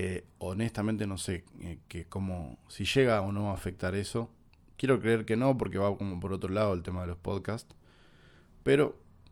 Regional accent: Uruguay; como uruguayo que soy.

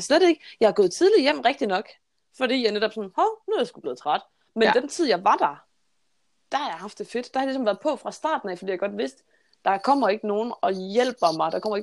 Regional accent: Greenland; now in Denmark

